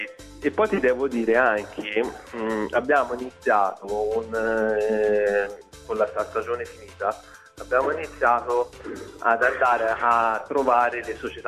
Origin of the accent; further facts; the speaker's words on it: Siena, Tuscany, Italy; personalmente da senese ti dico che sono stato veramente onorato